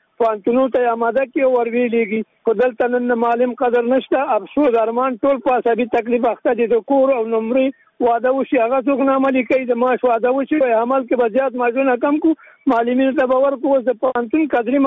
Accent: Nangarhar, Afghanistan; زه د ننګرهار ولایت دی یو قومي مشر په صفت

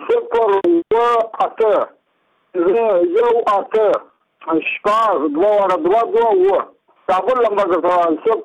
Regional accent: Muqur, Badghis, Afghanistan; زه په خپله د بادغیس د ولایت یم، د مقر د ولسوالۍ یم،

